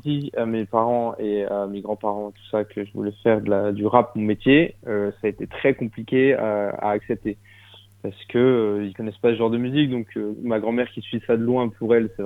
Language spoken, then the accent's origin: French; Bourgogne-Franche-Comté, France; now in Paris, France; donc je suis jurassien de base.